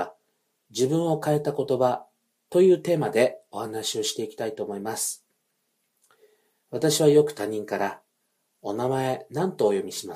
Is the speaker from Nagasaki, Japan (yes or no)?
no; Naha, Okinawa, Japan; 出身地は沖縄県です。私の地元は、那覇市首里、石嶺町といって、昔、琉球王国を統治していた首里城が近くにあり、近所には、サトウキビ畑が一面に広がっていて、車で10分ほど行ったところには、綺麗な青い海があり、いわゆる田舎町です。